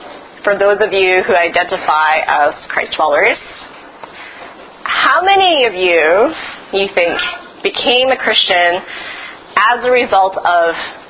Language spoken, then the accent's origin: English; Edmonton, Alberta, Canada; So I'm of Chinese descent, born and raised in Edmonton, so considered second generation. I'm what you call a CBC, Canadian born Chinese. But I was born to a Toisanese family, which is a particular dialect, Chinese dialect.